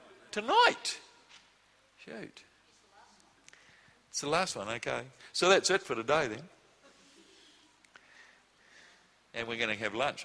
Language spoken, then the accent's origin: English; New Zealand; born there; I was born in New Zealand. We speak English.